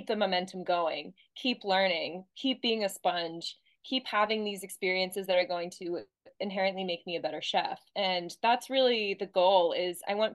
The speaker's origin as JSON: {"language": "English", "region": "Pennsylvania", "country": "United States", "tie": "born or raised there", "said": "And as you know, I'm in my home state of Pennsylvania right now."}